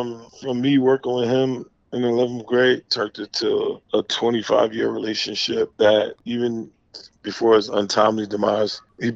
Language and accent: English; Harlem, New York, United States; also born or lived in Brooklyn; I was born in Brooklyn, grew up in Harlem.